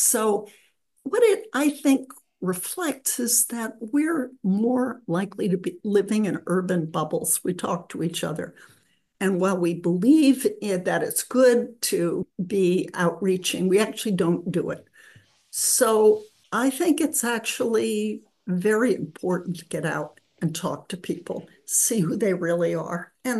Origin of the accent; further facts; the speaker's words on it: Berkeley, California, United States; I come from Berkeley, California, and I face the very same thing.